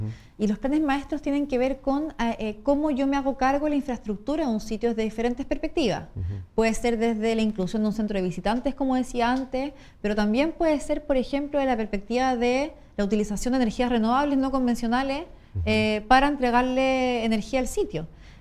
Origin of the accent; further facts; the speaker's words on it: Santiago, Santiago Metropolitan Region, Chile; Y esa es una experiencia que yo soy santiaguina, que yo no vivo